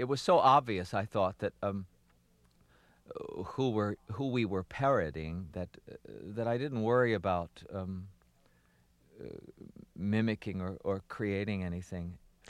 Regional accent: Baltimore, Maryland, United States; accent: Baltimore; I decided when I was working on 52 Pickup to use my Baltimore accent because I thought it would make the man more dangerous because it's such an inane sound.

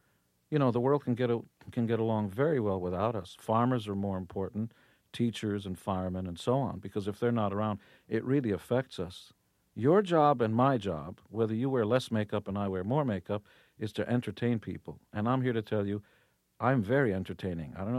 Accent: Israel; I come from Israel.

